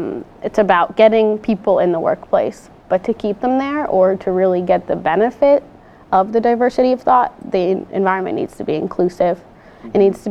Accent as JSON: {"language": "English", "country": "United States", "said": "but I'm American, so they understood I didn't get it"}